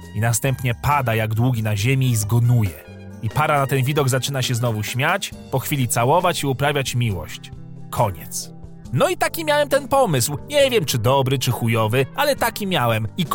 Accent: Warsaw, Masovian Voivodeship, Poland; wychowałem się na Jelonkach. Blokowisko takie jak każde inne, beton na betonie, trzepaki i w chuj dzieciaków.

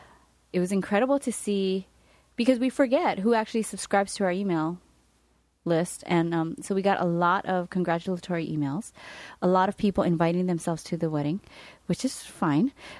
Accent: Hawaii, United States; I mean, we're born and raised in Hawaii.

